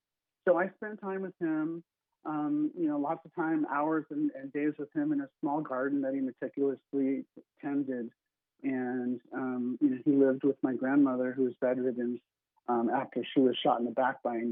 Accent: Ohio, United States; I grew up here in Ohio, and I, you know, mixed in with a lot of the other kids and in full assimilation.

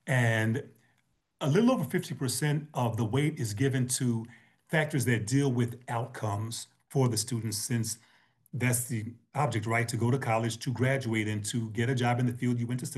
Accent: Kentucky, United States; also born or lived in Cincinnati, Ohio; I was born in Cincinnati and grew up in Kentucky.

